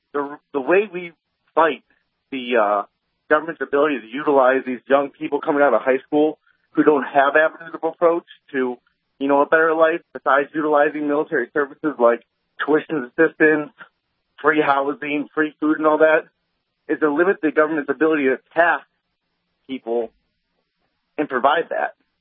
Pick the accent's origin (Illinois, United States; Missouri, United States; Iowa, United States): Illinois, United States; I grew up in Illinois, so I was indoctrinated as a liberal.